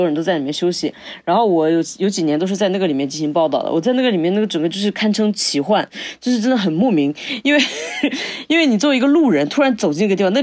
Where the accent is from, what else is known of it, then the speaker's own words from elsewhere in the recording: China; 因为我们都是来自于中国的嘛，